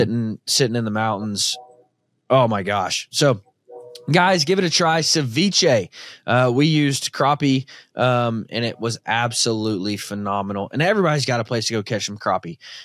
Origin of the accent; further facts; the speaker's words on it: Arkansas, United States; I grew up in Arkansas. If you caught fish, you battered it and you deep fried it.